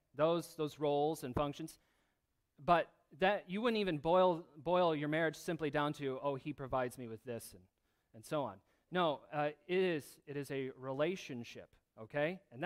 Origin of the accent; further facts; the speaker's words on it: Michigan, United States; now in Northville, United States; We didn't have fisher cats where I grew up in Michigan. We had deer and foxes, but I see more of them here.